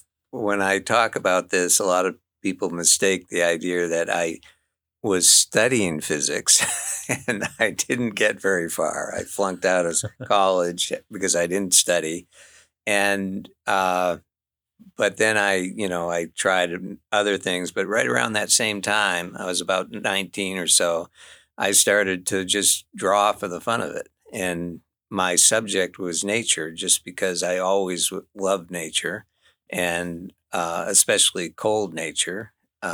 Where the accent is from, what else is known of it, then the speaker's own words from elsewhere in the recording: Maine, United States; moved away as an adult; now in Cordova, United States; I actually came up to Cordova, which is where I still live, in 1977. And I came from Maine, and I had never seen an actual glacier